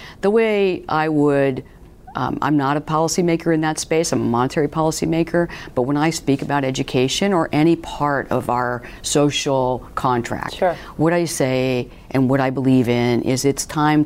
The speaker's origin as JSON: {"language": "English", "town": "San Francisco", "region": "California", "country": "United States", "said": "I just say I'm from San Francisco."}